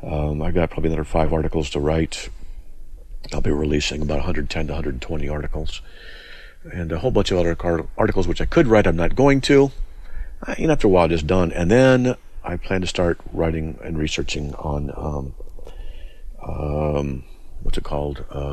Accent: San Diego, California, United States; also born or lived in Escondido, United States; and we're from Southern California, you got to understand, Southern California, where it's illegal to get below 60 degrees

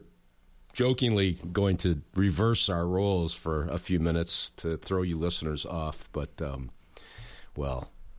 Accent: New York, United States; moved away; Growing up in Western New York, why a Southern Seminary? Well, it, in God's providence, we moved to Virginia in 1998.

